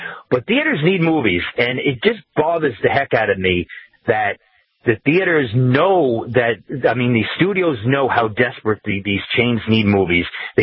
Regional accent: Brooklyn, New York, United States; And it always aired on 4th of July on WPIX Channel 11 in New York. I grew up in Brooklyn. I remember it very well.

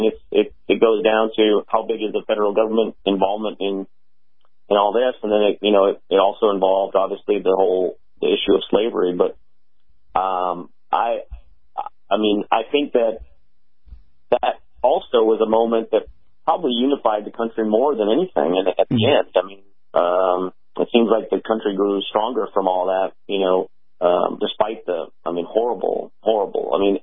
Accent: Brazil; English is a second language; now in United States; I'm from originally from Brazil. I got the back of the line and became a U.S. citizen

